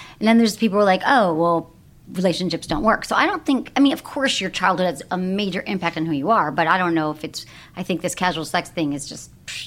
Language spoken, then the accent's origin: English; Michigan, United States; and again, I grew up in Michigan. All my friends in Michigan are married